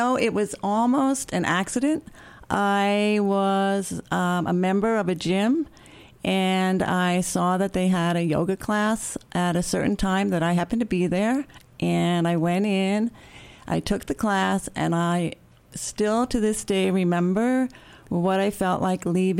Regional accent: New York, United States; No, I am from Long Island, New York.

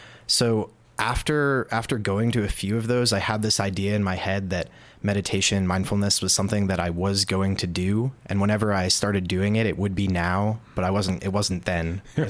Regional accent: Yorktown Heights, New York, United States; I grew up in Yorktown Heights, New York. It's a little town right near the Hudson River, about an hour north of New York City.

